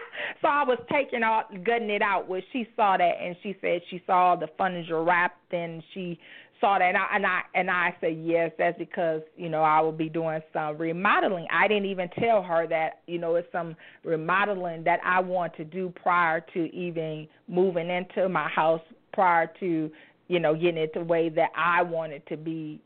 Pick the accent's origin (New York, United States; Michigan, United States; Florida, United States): Florida, United States; And I knew what that meant because, you know, I'm from Florida, and my house that I'm in the process of seeking after is on water.